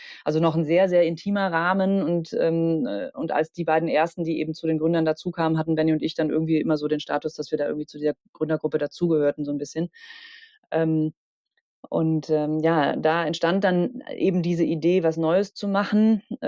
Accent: Bonn, North Rhine-Westphalia, Germany; also born or lived in Berlin; gut, wir kommen aus Bonn, da wissen wir, was uns erwartet

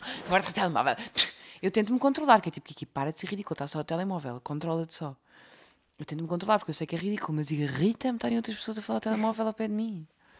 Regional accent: Lisbon, Portugal; Eu disse, ah, sim, sim, sou de Lisboa, não sei o quê.

